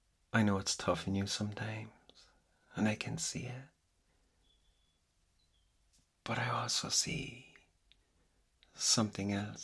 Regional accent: Ireland; And being Irish, I call that a medical degree.

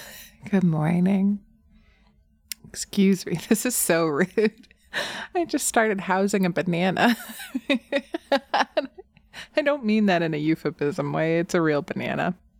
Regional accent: the South, United States; As some of you know, I come from the South, and so my family always at bedtime would be like, let's have a snack.

